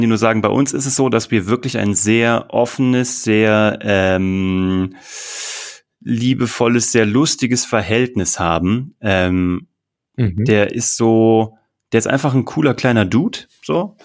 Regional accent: Kassel, Hesse, Germany; Also ich habe mit 8 Jahren in Kassel, wo ich herkomme, angefangen zu zaubern

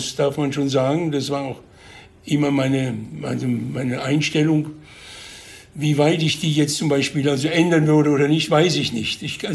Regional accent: Munich, Bavaria, Germany; meine Heimatstadt München

